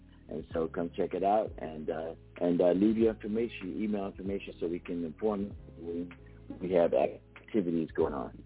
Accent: Philadelphia, Pennsylvania, United States; I grew up in the cold, Don. I know it's not fun. I grew up in Philadelphia. It is not fun to be stuck in the snow.

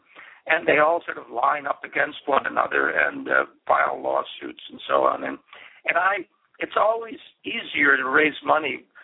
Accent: Michigan, United States; who even me in the 50s growing up in Michigan, I watched TV

